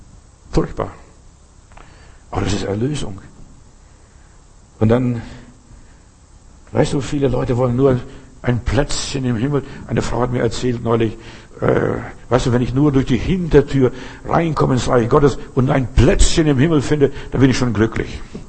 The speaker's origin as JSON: {"language": "German", "region": "Bavaria", "country": "Germany", "tie": "born or raised there", "said": "Weißt du, ich bin in Bayern groß geworden eigentlich. Und dort meine Gehversuche gemacht."}